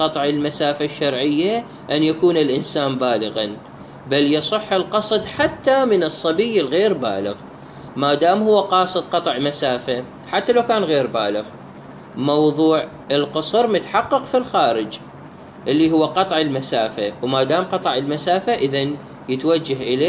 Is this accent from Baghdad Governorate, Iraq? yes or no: yes; Baghdad, Baghdad Governorate, Iraq; born there; now in Najaf, Iraq; مدينة بغداد وطني الثاني، يعني أنا مولود في بغداد بس أنا موجود في النجف، هنا عندي مقر عمل إلي.